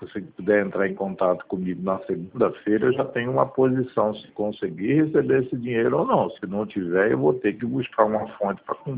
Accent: Mato Grosso do Sul, Brazil; porque eu sou de Mato Grosso do Sul, estou temporariamente no Rio.

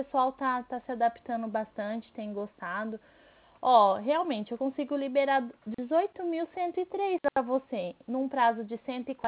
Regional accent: Birigui, São Paulo, Brazil; mas eu sou de Birigui.

